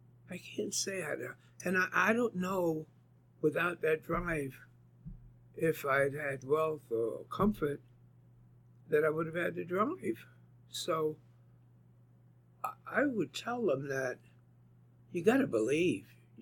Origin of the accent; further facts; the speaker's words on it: New York, United States; I'm so proud of being a New Yorker.